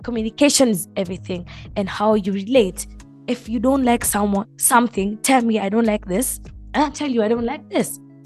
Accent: Kenya; So I'm Kenyan.

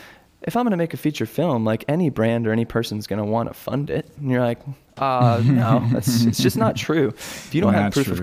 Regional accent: Florida, United States; let's go back to my hometown in Florida

